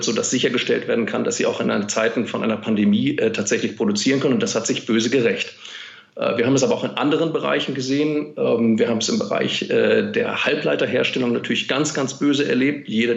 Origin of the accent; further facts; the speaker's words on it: Germany; jedenfalls in Deutschland, wo ich herkomme, wie Sie unschwer in meinem Akzent hören können